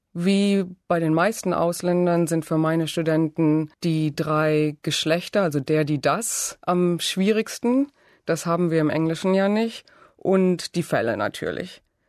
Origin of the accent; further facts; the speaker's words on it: Cologne, North Rhine-Westphalia, Germany; now in St. Paul, United States; Ich komme ursprünglich aus Köln in Deutschland, bin aber schon seit 1993 in den USA und lebe inzwischen in St. Paul, das ist in Minnesota und das ist im Mittleren Westen der Vereinigten Staaten.